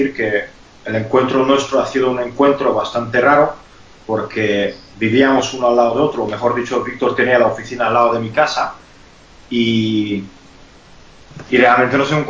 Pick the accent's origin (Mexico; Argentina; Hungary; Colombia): Hungary; Spanish is a second language; also born or lived in Spain; como podéis ver, tengo acento, soy húngaro, ¿vale?